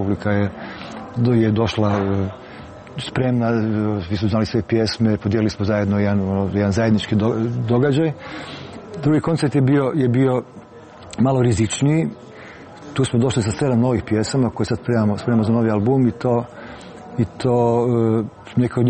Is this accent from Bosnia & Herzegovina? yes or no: no; Krapina-Zagorje County, Croatia